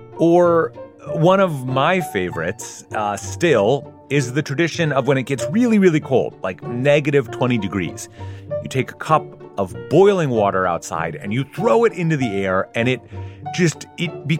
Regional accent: Minnesota, United States; So I grew up in Minnesota, where, like most places, we have some sort of odd local traditions.

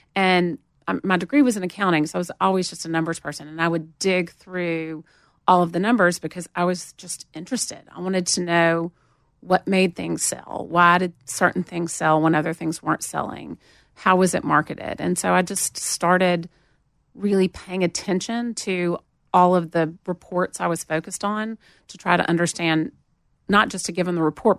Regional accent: Montgomery, Alabama, United States; I grew up in Montgomery, but my family's from Nashville. My mother grew up in Nashville.

